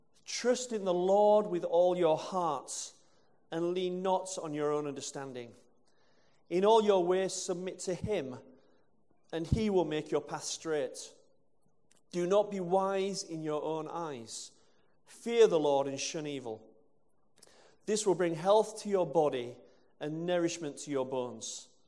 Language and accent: English; Bradford, Yorkshire and the Humber, United Kingdom; I'm from Bradford.